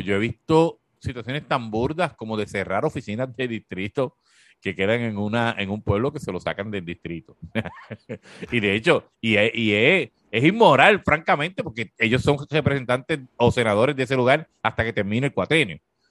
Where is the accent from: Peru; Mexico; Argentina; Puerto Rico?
Puerto Rico; Corozal; yo que soy de Corozal